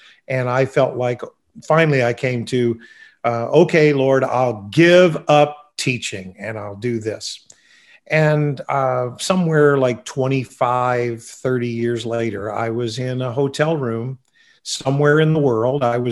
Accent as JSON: {"language": "English", "town": "Fredericton", "region": "New Brunswick", "country": "Canada", "tie": "born or raised there", "said": "Where I grew up here in Fredericton, New Brunswick, and even when I went to Bible school"}